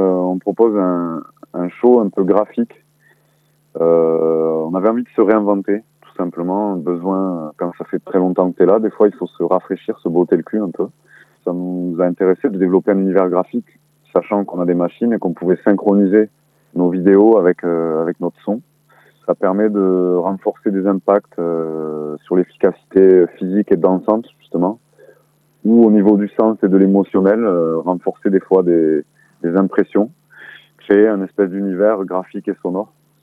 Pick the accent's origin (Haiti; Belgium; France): France; Occitanie; Nous, on a grandi en Ariège, c'est l'avant-dernier département en termes de population.